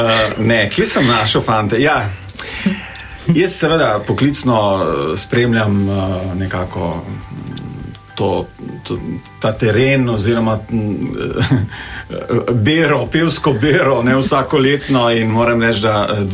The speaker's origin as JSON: {"language": "Slovenian", "town": "Radeče", "region": "Lower Sava", "country": "Slovenia", "tie": "born or raised there", "lives_now": "Klagenfurt, Austria", "said": "iz Radeč doma."}